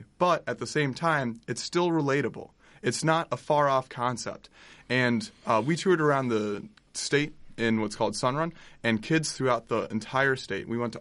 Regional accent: Iowa, United States; Because I'm from Iowa.

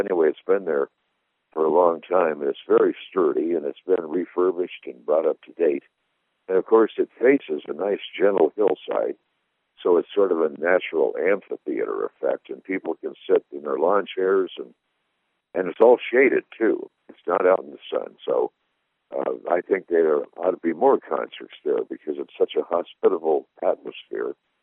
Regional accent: Story City, Iowa, United States; also born or lived in Des Moines; In my lifetime, growing up in Story City, even though I lived in Des Moines for years, I've never, ever seen that little stream, that creek, dry.

